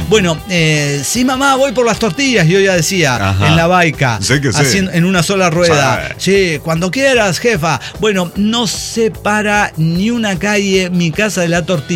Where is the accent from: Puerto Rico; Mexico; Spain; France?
Mexico; no soy de Argentina, soy de México